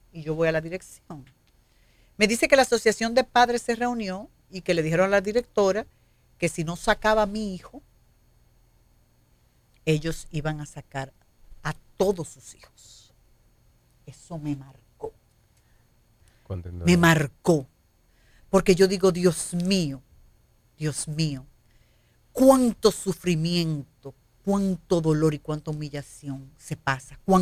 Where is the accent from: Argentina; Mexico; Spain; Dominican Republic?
Dominican Republic; somos seres humanos, somos dominicanos, tenemos los mismos derechos y deberes que los demás.